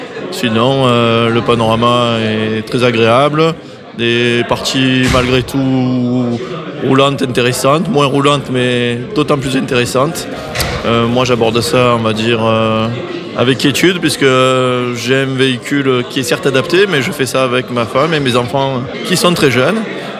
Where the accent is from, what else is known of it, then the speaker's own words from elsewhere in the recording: Provence-Alpes-Côte d'Azur, France; Je suis pas tout près, je suis de Saint-Mictourin, entre Marignane et Vitrolles, dans les Bouches-